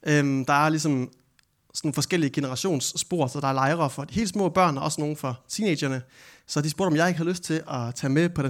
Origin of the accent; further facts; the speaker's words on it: Region of Southern Denmark, Denmark; Men jeg er egentlig ikke herfra oprindeligt. Jeg er opvokset uden for Vejle i Jylland.